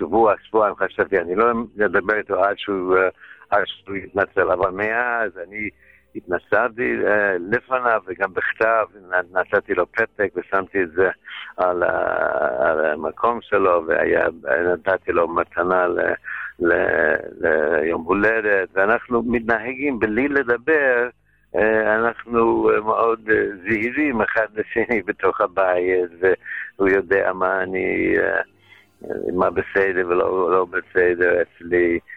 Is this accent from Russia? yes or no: no; United States; now in Israel; אנחנו בארץ, אני באתי מארצות הברית ב-79 למניינם